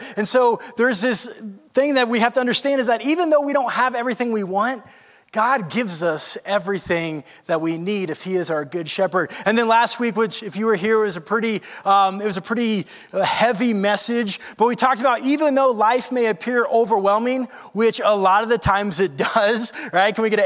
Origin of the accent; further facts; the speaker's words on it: Georgia, United States; I come from Georgia, go Dogs. And one of the things that I loved about being in the South was a good old-fashioned church potluck.